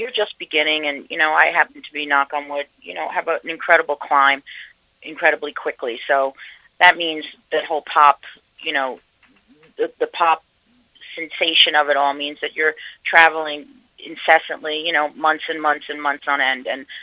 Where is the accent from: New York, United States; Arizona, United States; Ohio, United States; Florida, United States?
New York, United States; I'm obviously born and raised in New York.